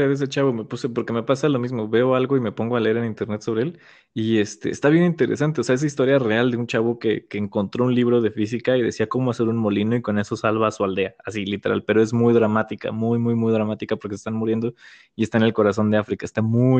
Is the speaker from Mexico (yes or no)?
yes; Mexico; no deberíamos de pecar otra vez como mexicanos a estarlo atacando